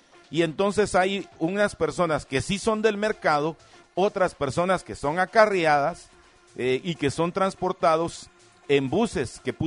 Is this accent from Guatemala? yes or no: yes; Guatemala; todos somos guatemaltecos.